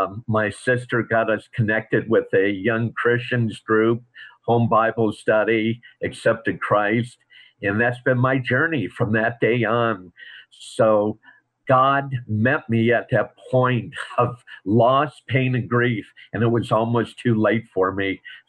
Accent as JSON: {"language": "English", "region": "Michigan", "country": "United States", "tie": "born or raised there", "also_born_or_lived": "California", "lives_now": "Arizona, United States", "said": "I was born and raised in Michigan, and the Lord then brought me out to California, and then I've been out here in Arizona for many years."}